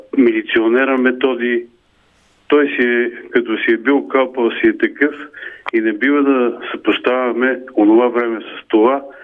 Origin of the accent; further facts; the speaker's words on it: Pirdop, Sofia Province, Bulgaria; съм от Пирдоп